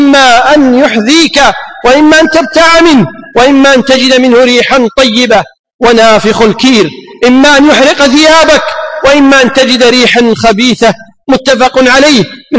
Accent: Kuwait; يقصد بعض أهل الفساد بلدتنا وأهلنا في الكويت الحبيبة

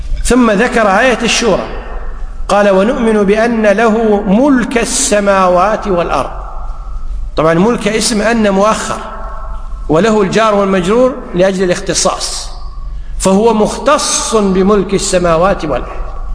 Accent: Kuwait; هنا الآن فرعون بالعامية عندنا بالكويت يقول توهق

